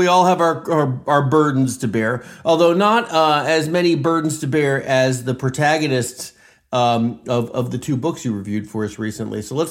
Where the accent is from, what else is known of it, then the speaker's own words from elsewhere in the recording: United States; but you know, as an American too, we read The Once and Future King in school